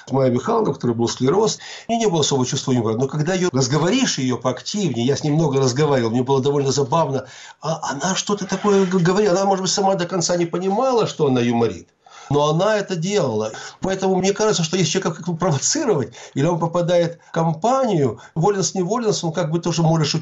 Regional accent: Ukraine; Сегодня надо все-таки сказать, что я из Украины.

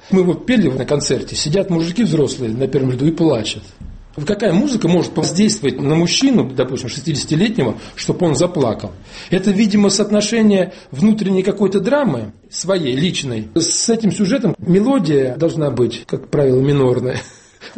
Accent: Uryupinsk, Volgograd Oblast, Russia; born or raised there

